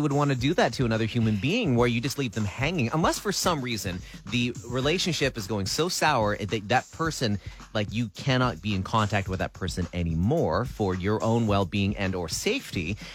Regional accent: Canada; But maybe this is sort of a fault for us being Canadian, as polite as we are.

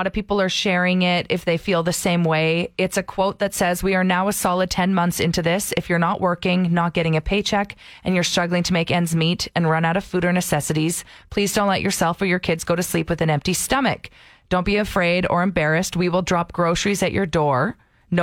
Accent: St. Albert, Alberta, Canada; Well, I'm from St. Albert and I don't know how to use public transit.

